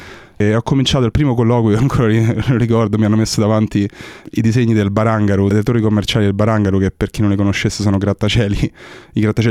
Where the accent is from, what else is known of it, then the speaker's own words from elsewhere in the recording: Rome, Lazio, Italy; moved away as an adult; now in Sydney, Australia; Mi trovavo in Italia, a Roma, io vengo da Roma.